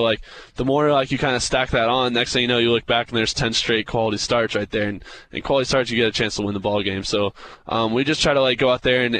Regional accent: Atlanta, Georgia, United States; I grew up in Atlanta and grew up, you know, yep. The early 2000s

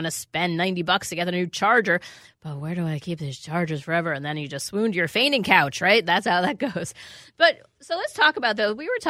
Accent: New York City, New York, United States; Yeah, I grew up in New York City, as people know

